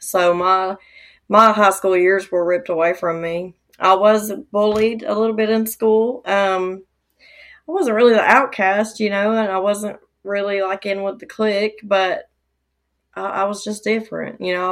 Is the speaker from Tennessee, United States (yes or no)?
yes; Dayton, Tennessee, United States; I'm from Dayton, Tennessee.